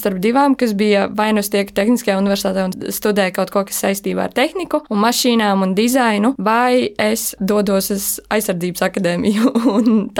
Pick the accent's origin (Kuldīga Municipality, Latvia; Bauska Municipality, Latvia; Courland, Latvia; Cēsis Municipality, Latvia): Bauska Municipality, Latvia; Bauska; es esmu no Bauskas puses, un tur, kā zināms, ir slavenā mūsu strasa, un es uzaugu ap autosportu.